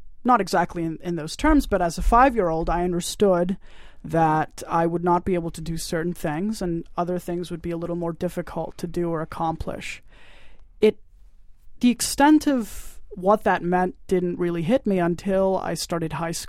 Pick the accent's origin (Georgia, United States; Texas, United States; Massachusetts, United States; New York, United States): Massachusetts, United States; Boston; up here in Boston all my life. I've gone to Boston public schools. I think I'm the typical child growing up in Boston.